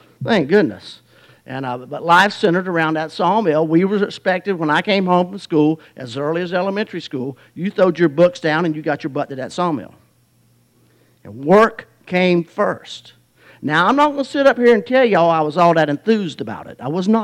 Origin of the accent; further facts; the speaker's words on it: Lawley, Alabama, United States; Now, where I grew up in Lawley is a real wonderful, wonderful neighborhood, wonderful place to grow up. It's a very rural, agricultural place.